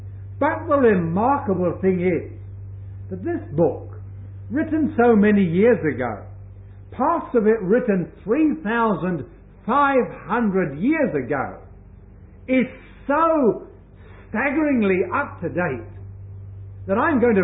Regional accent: England, United Kingdom; also born or lived in Hong Kong; now in Australia; I have spent some considerable amount of my time in Hong Kong. I was born and brought up in England. I have spent some 6 years or more now in Australia. I have spent shorter periods of time in New Zealand and some other countries.

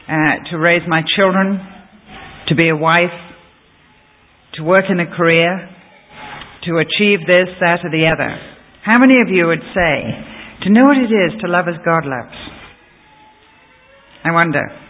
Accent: England, United Kingdom; I remember reciting this before I was ever a Christian in my school, because we still have prayers in English schools.

